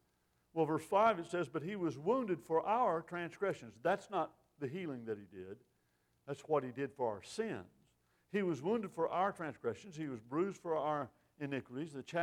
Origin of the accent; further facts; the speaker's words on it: Maryvale, United States; When I was growing up in Maryvale, there's a little boy that lived down the street from us, just as goofy as he could be.